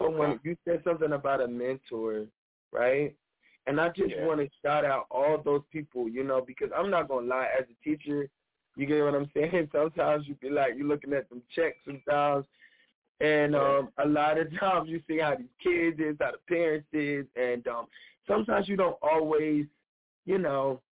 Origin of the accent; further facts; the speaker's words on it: Trenton, New Jersey, United States; You know, I grew up in Trenton. Trenton is pretty rough or whatever.